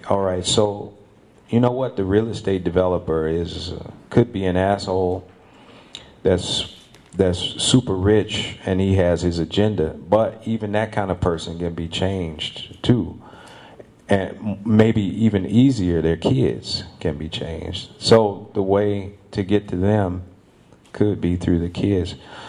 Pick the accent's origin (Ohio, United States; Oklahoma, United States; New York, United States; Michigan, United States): Michigan, United States; Detroit; You know, I grew up in Detroit too, and I'd say that 60% of my family is or was in prison.